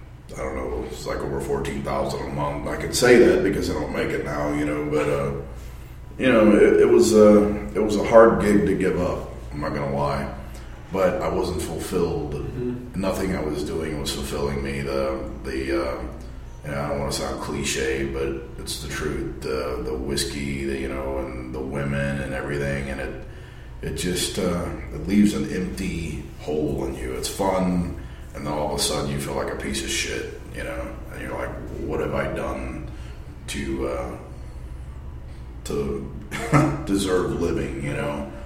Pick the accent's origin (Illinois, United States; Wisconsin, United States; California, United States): Illinois, United States; Waterloo; when I was about 4 or 5, we moved outside of Waterloo, Illinois, in the country, and then I grew up in Waterloo, basically, until I was 16